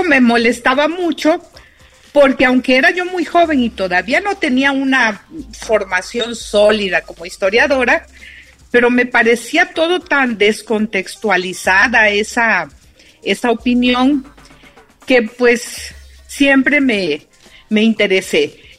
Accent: Xalapa, Veracruz, Mexico; yo soy de Jalapa

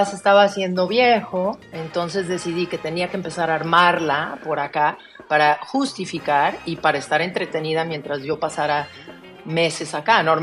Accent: Mexico; para mí como mexicana, viviendo también mucho tiempo fuera

